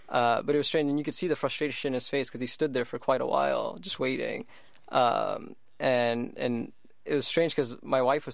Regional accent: Dallas, Texas, United States; now in Bay Area, United States; So, born and raised in Dallas, Texas, and also considering the fact that for me, I'm only seeing this kind of unravel in more recent years, I feel right now I'm blessed to be in the Bay Area

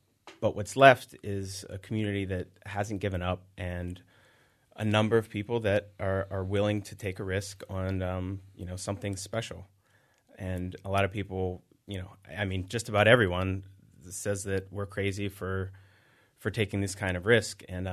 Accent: McKees Rocks, Pennsylvania, United States; I grew up in McKees Rocks, which is a neighborhood that also has seen better days

